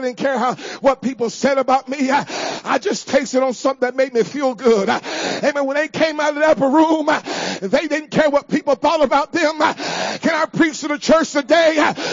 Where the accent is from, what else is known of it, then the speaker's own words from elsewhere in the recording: California, United States; Now, I was raised in California practically half of my life. And we would get wildfires, man.